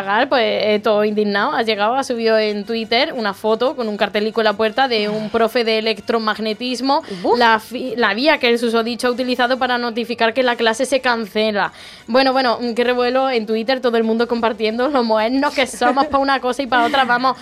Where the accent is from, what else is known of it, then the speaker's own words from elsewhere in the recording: Jaén, Andalusia, Spain; yo soy de Jaén y estoy muy orgullosa de serlo